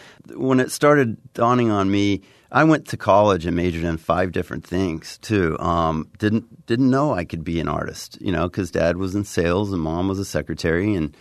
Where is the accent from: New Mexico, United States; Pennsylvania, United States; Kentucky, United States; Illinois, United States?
Kentucky, United States; Lexington; also born or lived in Missouri; I grew up in Lexington, Kentucky, born in Missouri, and this is one thing I do share with the little guys